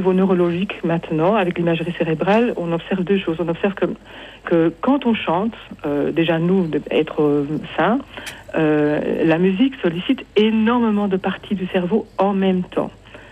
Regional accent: Belgium; Alors, moi je suis belge, donc je connais pas très bien vos systèmes suisses

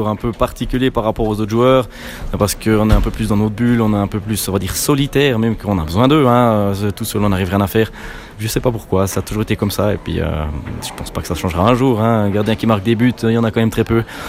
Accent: Jura, Switzerland; C'est presque une consécration en tant que jurassien de gagner ce titre.

